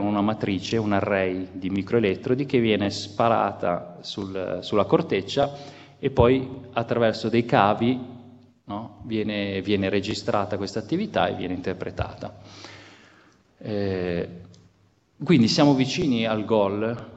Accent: Genoa, Liguria, Italy; Io sono genovese

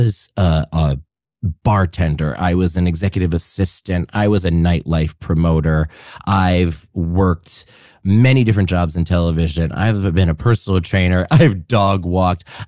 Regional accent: Rhode Island, United States; now in New York, United States; I've actually lived in New York longer than where I was raised. I was raised in Rhode Island.

